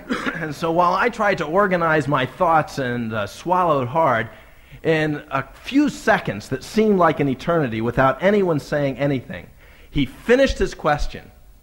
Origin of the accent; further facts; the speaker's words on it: New Jersey, United States; I, at the time, was growing up in New Jersey, and I guess it still is that way.